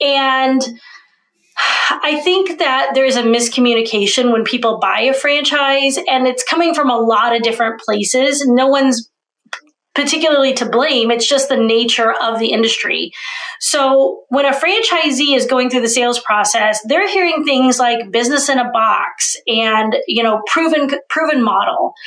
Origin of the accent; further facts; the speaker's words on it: Kansas City, Missouri, United States; I had some friends who'd opened a kickboxing gym across the state where I grew up in Kansas City.